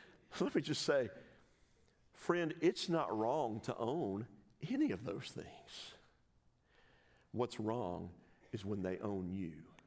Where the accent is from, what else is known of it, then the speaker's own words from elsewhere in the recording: United States; As an American, I have enjoyed rights and certain freedoms that a huge number of people in other parts of the world don't even consider possible.